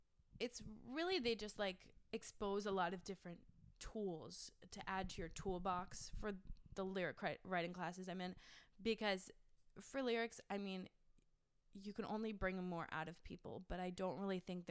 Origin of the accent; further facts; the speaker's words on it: New Hampshire, United States; That was at home in New Hampshire. I'm from New Hampshire, by the way. I never said that.